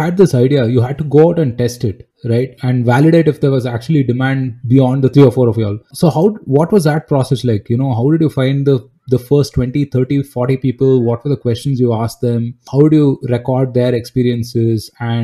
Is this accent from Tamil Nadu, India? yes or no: no; Coorg, Karnataka, India; because I'm from Coorg. I'm from the hotbed of coffee cultivation in India.